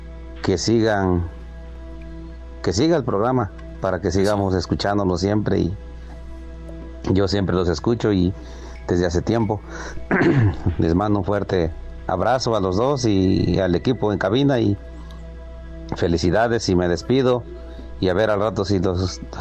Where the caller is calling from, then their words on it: Soyotla, Puebla, Mexico; desde aquí de la Sierra Norte de Puebla, para ser exactos, del municipio de Huitzilán de Cerdán. Mi comunidad aquí se llama Soyotla.